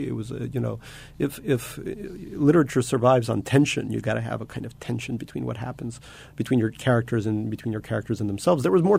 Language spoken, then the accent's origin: English; Russia; I started to write very much about growing up in Russia